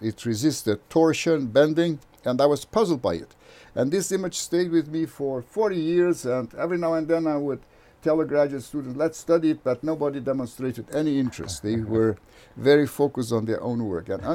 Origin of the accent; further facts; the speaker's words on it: Brazil; I am from Brazil.